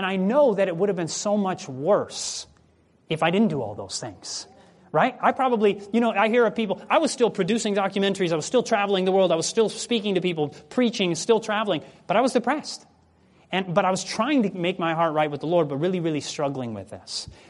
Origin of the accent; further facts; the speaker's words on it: Michigan, United States; but I come from Michigan, and Michigan's colder in the winter than Iceland even.